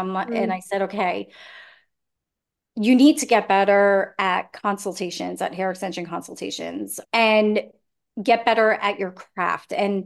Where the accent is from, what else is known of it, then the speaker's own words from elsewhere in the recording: New Jersey, United States; moved away as an adult; now in Pittsburgh, United States; So I ended up making a huge move from leaving my home. So I'm originally from New Jersey. So leaving there and then making these big moves to move to Pittsburgh, which is Western Pennsylvania.